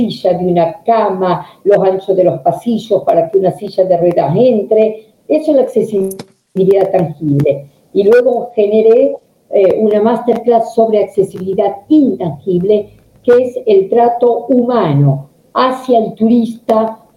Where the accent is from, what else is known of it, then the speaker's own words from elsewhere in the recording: Santa Fe, Argentina; Así que remarco que soy de Santa Fe de la Veracruz, capital de la provincia.